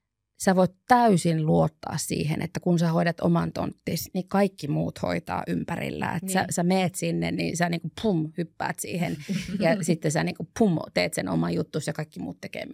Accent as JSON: {"language": "Finnish", "town": "Oulu", "region": "North Ostrobothnia", "country": "Finland", "said": "mä oon Oulusta kotoisin, niin en tiedä, onko jotain semmoista pohjoissuomalaista kainostelua"}